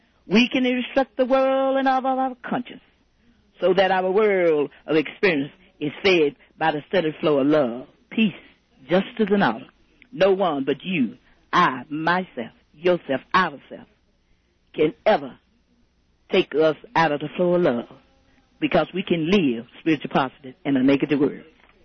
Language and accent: English; Flint, Michigan, United States; now in Denver, United States; And I write papers, and I am from Flint through Michigan.